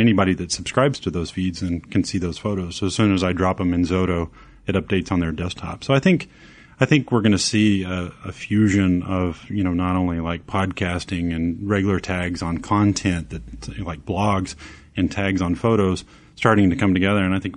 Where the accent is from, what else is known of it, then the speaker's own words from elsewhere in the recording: Oklahoma, United States; I mean, we're from Oklahoma after all, so we're kind of down to earth.